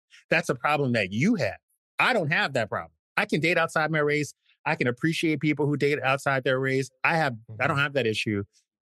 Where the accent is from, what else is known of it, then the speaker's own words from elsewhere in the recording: the South, United States; growing up in the South as a Black gay man, first of all, you have to deal with the Black thing.